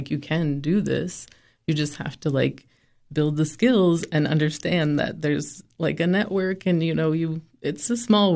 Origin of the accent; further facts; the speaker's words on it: Kentucky, United States; also born or lived in Green Bay; I lived in Green Bay with my family because I was born in Green Bay, grew up in Kentucky. So I have a weird north-south